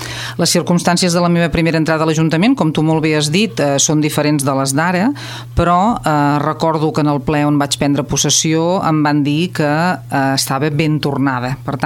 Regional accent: Valls, Catalonia, Spain; Jo sóc filla de Valls, tinc molts amics coneguts

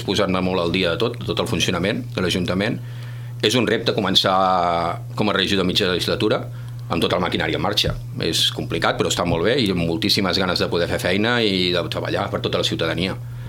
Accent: Tarragona, Catalonia, Spain; now in Valls, Spain; Jo soc fill de Tarragona, a Tarragona també hi havia estat molt implicat, i a l'arribar a Valls

